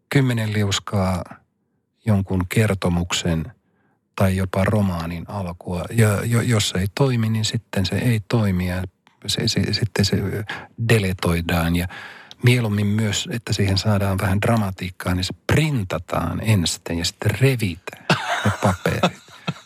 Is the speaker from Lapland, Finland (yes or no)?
yes; Rovaniemi, Lapland, Finland; Kun tästä on muutama vuosi aikaa, niin mun kotikaupunkini, Rovaniemen